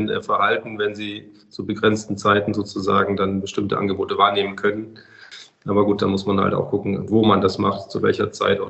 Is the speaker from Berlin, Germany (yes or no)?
no; Bavaria, Germany; Also ich komme ja aus Bayern